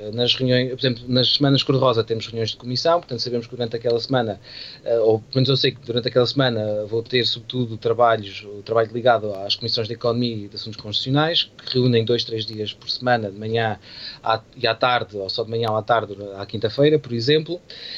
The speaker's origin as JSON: {"language": "Portuguese", "country": "Portugal", "said": "e como bom português que sou e que somos"}